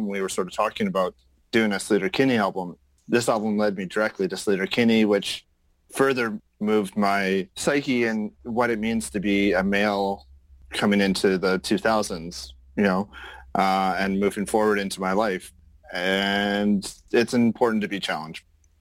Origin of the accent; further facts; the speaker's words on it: India; No offense, I'm from India.